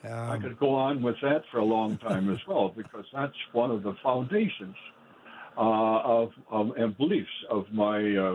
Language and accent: English; Wild Rose, Wisconsin, United States; I would go with my father to Wild Rose, my hometown, and on Saturday night, and let's say it's in the winter, and we would gather, my dad and I and a bunch of other farmers, in the back room of Hotz's hardware store